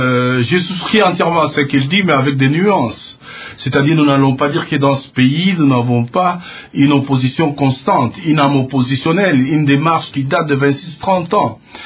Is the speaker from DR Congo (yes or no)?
yes; Kolwezi, Lualaba, DR Congo; born there; cet auditeur de Kolwezi à Lisano, que j'ai salué en passant, c'est ma ville natale.